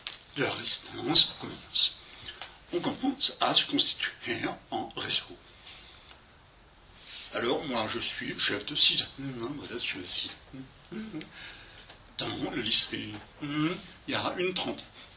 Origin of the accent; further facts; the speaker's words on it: Auvergne-Rhône-Alpes, France; je suis originaire de Arban, à côté de Lyon